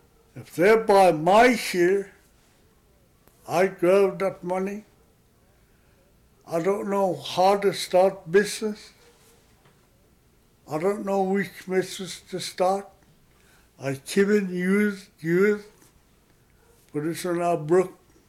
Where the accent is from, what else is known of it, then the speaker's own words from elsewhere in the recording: United States; For sure, I'm person, I'm Indian.